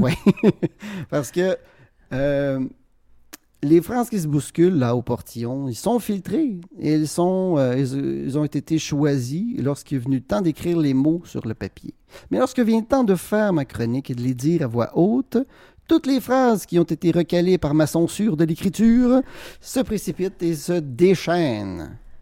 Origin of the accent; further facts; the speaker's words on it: Quebec City, Quebec, Canada; accent: Quebec City; vous pouvez l'entendre par mon accent que je suis de la ville de Québec.